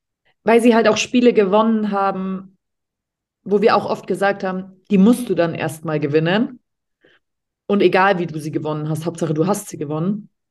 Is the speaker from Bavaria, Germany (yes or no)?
yes; Munich, Bavaria, Germany; Als Münchner unterschreibt man das nicht.